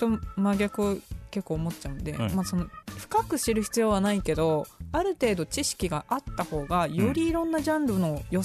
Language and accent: Japanese; Nikko, Tochigi, Japan; now in Tokyo, Japan; 私栃木県の日光市出身なんですけれども、 なるほど、 まあ、その日光から東京に上京してきて、